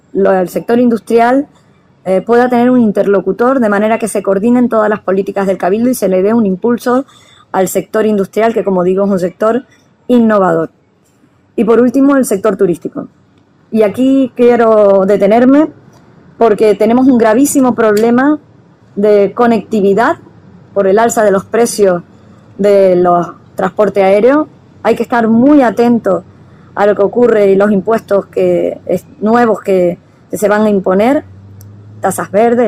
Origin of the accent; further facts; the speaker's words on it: Canary Islands, Spain; como los tinerfeños somos amables con el sector turístico.